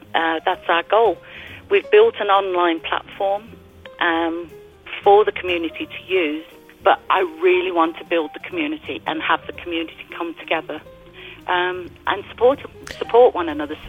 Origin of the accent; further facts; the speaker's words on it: England, United Kingdom; But I went back to England for a visit. I'm obviously from England.